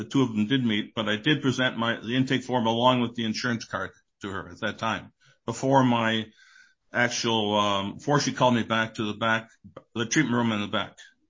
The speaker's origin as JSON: {"language": "English", "region": "Midwest", "country": "United States", "lives_now": "Phoenix, United States", "said": "I'm from the Midwest originally, and they're also looking to locate here to the Phoenix area"}